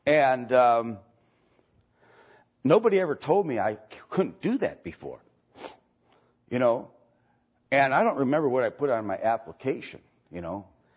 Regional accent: Waukesha, Wisconsin, United States; And I thought about my hometown, no church. I thought about Waukesha.

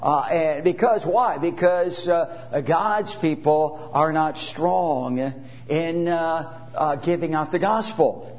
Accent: Pittsburgh, Pennsylvania, United States; born there; I was hoping they'd win too, because I was born around Pittsburgh.

